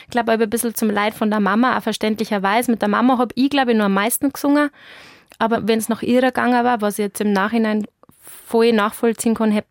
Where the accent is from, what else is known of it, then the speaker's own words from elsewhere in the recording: Hammerau, Bavaria, Germany; Genau heißt der Ort Hammerau, ein Ortsteil von der Gemeinde Einbrinn.